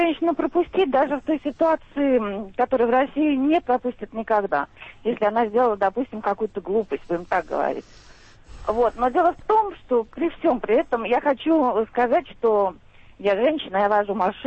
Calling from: France; Вот я звоню вам из Франции.

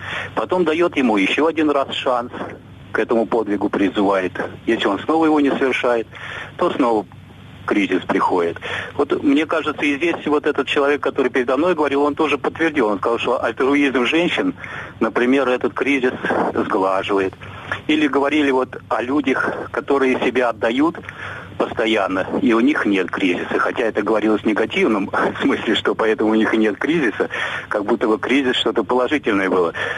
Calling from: Germany; я звоню из Германии.

